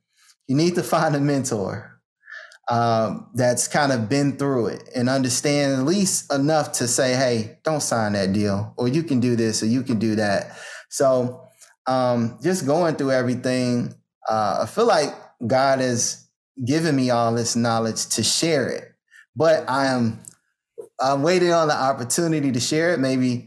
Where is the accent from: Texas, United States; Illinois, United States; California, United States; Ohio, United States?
Illinois, United States; Chicago; growing up in Chicago, I got a solid foundation of how rough it can be, you know?